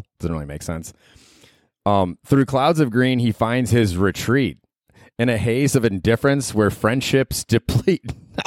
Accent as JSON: {"language": "English", "country": "Australia", "said": "We're like, dude, I'm Australian. I'm drinking a Foster's."}